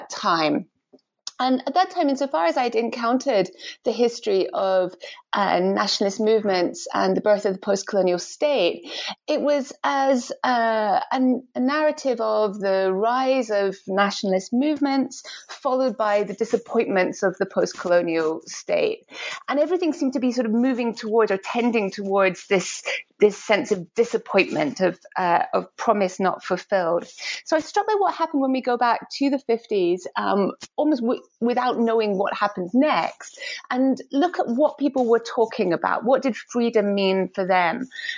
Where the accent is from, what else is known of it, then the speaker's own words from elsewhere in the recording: Edinburgh, Scotland, United Kingdom; I grew up in Edinburgh, in Scotland.